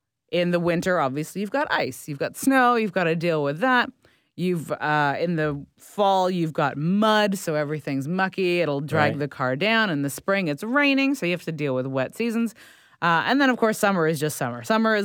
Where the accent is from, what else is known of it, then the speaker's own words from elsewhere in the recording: United Kingdom; They brought it to Britain, which I, again, as a Brit, I love it.